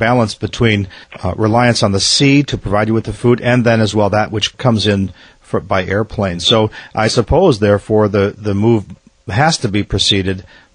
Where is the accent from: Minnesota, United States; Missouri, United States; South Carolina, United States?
Minnesota, United States; I grew up in Minnesota, which is possibly almost as difficult as Shishmaref at many times because of the snow and the cold and the winters and 30 below and 40 below and 60 below.